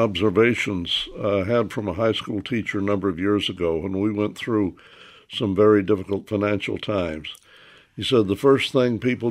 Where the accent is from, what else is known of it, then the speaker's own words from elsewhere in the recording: Memphis, Tennessee, United States; I come from Memphis, so I was at the other end.